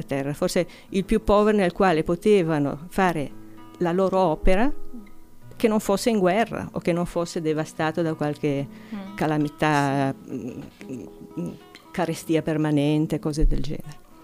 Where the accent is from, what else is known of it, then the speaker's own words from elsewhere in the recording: Genoa, Liguria, Italy; born there; io sono nata a Genova. Mm. Sono nata a Genova, così come le mie sorelle. Mio papà era genovese, la mia mamma è friulana.